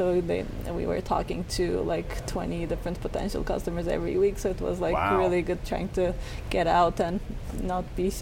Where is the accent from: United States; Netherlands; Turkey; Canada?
Turkey; English is a second language; especially when I was growing up in Turkey.